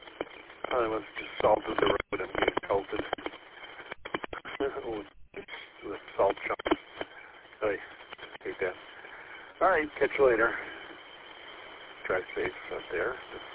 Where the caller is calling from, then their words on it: Detroit, Michigan, United States; Detroit, Michigan.